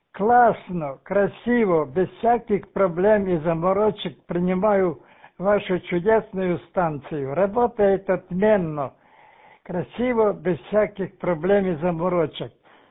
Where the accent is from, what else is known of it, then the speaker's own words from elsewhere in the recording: Zakarpattia Oblast, Ukraine; now in Uzhhorod, Ukraine; Вот я родом с Виноградовщины, отсюда 100 километров, возле румынской и венгерской границы. Так у нас речка течет, река Тиса.